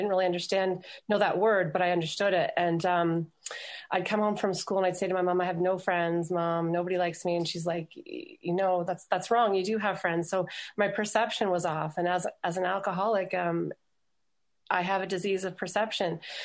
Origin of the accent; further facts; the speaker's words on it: Toronto, Ontario, Canada; I was born and bred in Toronto.